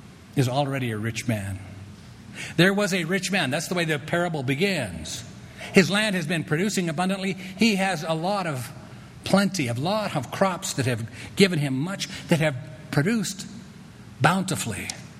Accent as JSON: {"language": "English", "town": "Grand Junction", "region": "Colorado", "country": "United States", "tie": "born or raised there", "said": "I grew up in Grand Junction. I don't know if you know that. What used to be a lot of orchards."}